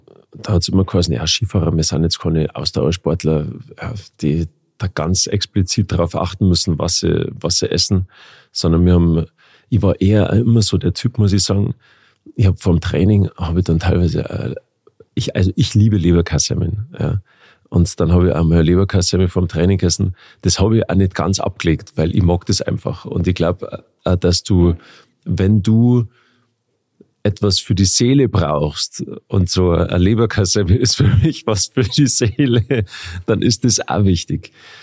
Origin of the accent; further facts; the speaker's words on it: Garmisch-Partenkirchen, Bavaria, Germany; bei uns in Garmisch, Partenkirchen.